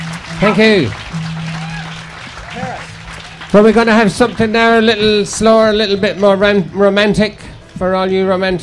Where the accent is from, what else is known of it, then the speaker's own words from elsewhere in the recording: London, United Kingdom; I grew up in London at a time when there were lots of great Irish musicians living in the city.